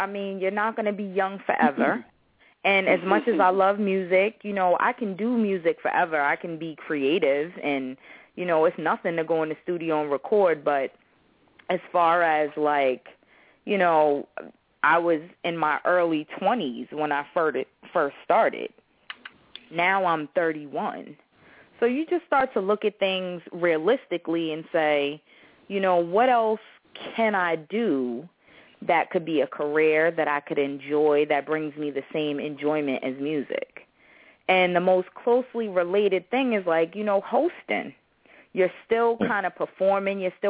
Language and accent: English; Boston, Massachusetts, United States; now in Baltimore, United States; When I went to Morgan, that's actually how I came to Baltimore, because I'm originally from Boston.